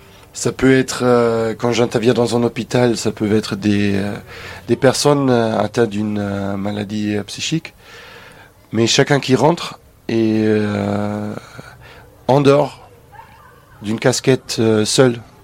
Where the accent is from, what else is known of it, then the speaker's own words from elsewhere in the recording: Germany; now in France; je me déplace ailleurs en France et aussi dans mon pays natal en Allemagne.